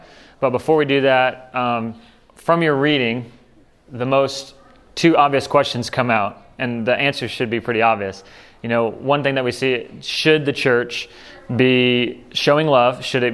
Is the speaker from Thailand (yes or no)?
yes; Thailand; also born or lived in Arizona, United States; I am originally from Arizona, but grew up in Thailand. My parents are still with the International Mission Board.